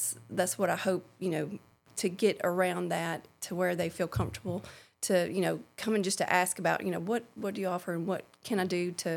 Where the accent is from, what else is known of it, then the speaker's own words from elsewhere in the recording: Tupelo, Mississippi, United States; I grew up in Tupelo, the Tupelo area.